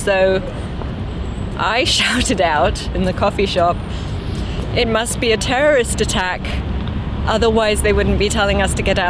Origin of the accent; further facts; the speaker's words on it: Beaconsfield, South East England, United Kingdom; now in United States; I'm from Beaconsfield in England and spent 13 years here already.